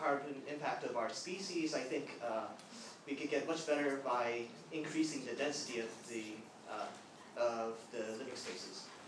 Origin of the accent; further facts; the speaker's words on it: San Francisco, California, United States; Okay, hello … from Excelsior.